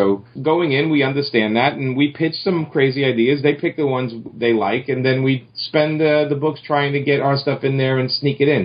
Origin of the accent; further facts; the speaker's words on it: New York, United States; because I'm a New Yorker and New York is a very diverse place.